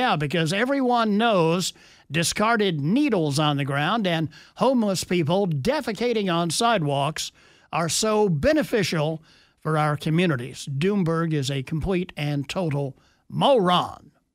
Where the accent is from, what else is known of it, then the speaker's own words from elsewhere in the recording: Washington area, United States; they were my first team to root for because I grew up in the Washington suburbs.